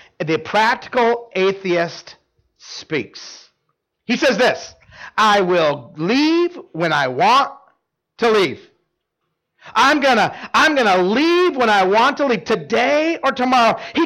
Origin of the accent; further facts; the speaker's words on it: Idaho, United States; I grew up in Idaho. And so it was actually a little bit easier, smaller states.